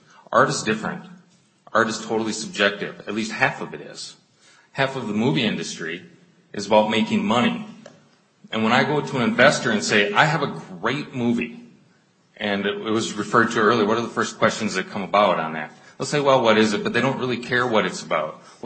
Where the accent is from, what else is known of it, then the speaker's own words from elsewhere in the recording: Minnesota, United States; For me, I'm a Minnesotan. I want to bring more industry to Minnesota.